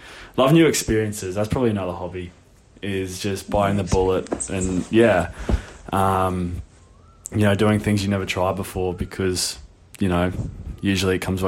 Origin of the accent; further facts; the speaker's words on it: Stanthorpe, Queensland, Australia; also born or lived in Toowoomba; now in Brisbane, Australia; I was born in Toowoomba, surprisingly. Yeah. So, not from your traditional Stanthorpe hospital, but yeah, born in Toowoomba, but raised in Stanthorpe, obviously, right through till, well, my whole life there until 18 when I left school, and then moved up to Brisbane.